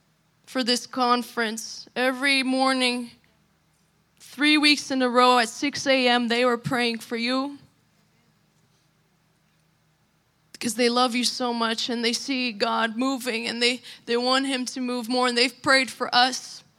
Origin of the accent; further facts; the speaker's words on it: Russia; We would say, we're from Russia